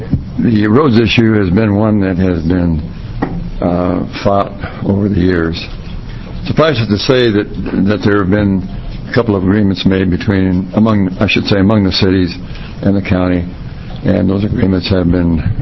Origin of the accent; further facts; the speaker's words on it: Prineville, Oregon, United States; also born or lived in Klamath Falls; now in Troutdale, United States; I was born in Klamath Falls, Oregon. I was raised in Prineville.